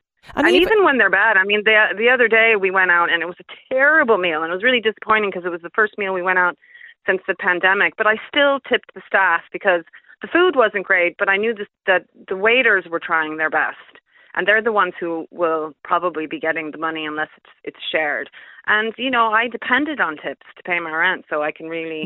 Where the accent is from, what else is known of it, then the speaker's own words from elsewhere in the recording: United States; now in Ireland; Well, I'm from the States, where tipping is really the done thing.